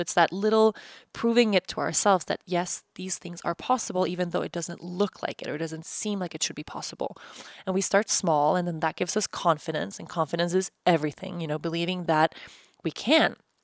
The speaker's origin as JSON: {"language": "English", "country": "Sweden", "moved": "as an adult", "said": "when I moved from Sweden. It was the year I was about to turn 19. I had just, you know, graduated high school, was super miserable in Sweden, didn't have any money."}